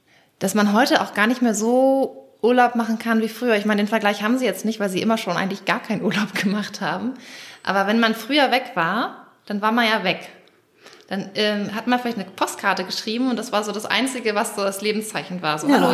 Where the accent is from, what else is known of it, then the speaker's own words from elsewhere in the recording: Schleswig-Holstein, Germany; in dem Ort, wo ich herkomme, der hat 300 Einwohner, so mitten in Schleswig-Holstein.